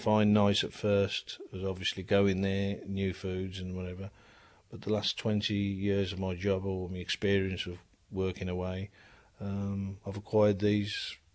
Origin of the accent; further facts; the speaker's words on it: Moseley, West Midlands, United Kingdom; born there; also born or lived in Chelmsley Wood / Bearwood; My background, I was born in Moseley, Sorrento Hospital in 1963. Moved to Chelmsley Wood. Then from Chelmsley Wood to Bearwood. Lived over there. And the last 22 years I've been at Great Bar in Birmingham